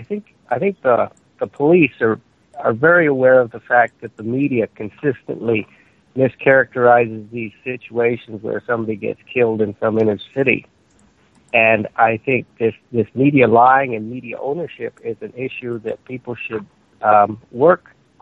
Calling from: Hawaii, United States; I'm calling from Hawaii.

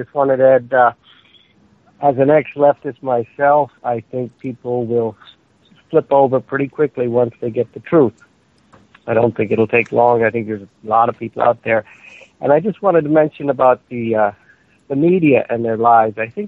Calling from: Hawaii, United States; I'm calling from Hawaii.

